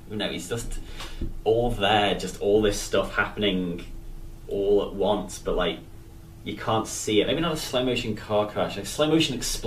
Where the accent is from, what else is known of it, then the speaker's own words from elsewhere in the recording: Liverpool, North West England, United Kingdom; I've been there. I'm from Liverpool.